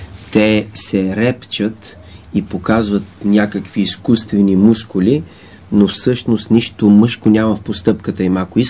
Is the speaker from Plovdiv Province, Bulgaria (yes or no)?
no; Sandanski, Blagoevgrad Province, Bulgaria; по главната улица на Сандански, Цветан Цветанов и Флоров забелязват чрез свои активисти в моя роден град магазина на моя братовчет.